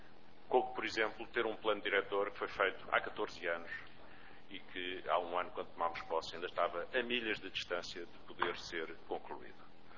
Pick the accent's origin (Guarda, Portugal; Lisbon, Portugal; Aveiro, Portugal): Lisbon, Portugal; eu nasci em Lisboa, sempre vivi em Lisboa, normalmente vivi sempre com vista para o rio